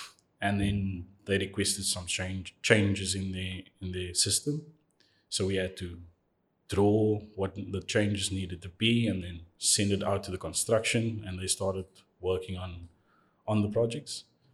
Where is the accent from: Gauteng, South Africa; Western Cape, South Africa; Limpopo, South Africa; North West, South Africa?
Western Cape, South Africa; Cape Town; And I was born in Cape Town. I went to school in Cape Town. I graduated and matriculated at Space Boner High in 2014.